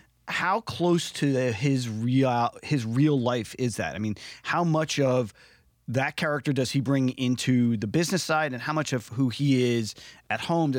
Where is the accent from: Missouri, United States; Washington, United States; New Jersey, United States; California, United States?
New Jersey, United States; I grew up in New Jersey.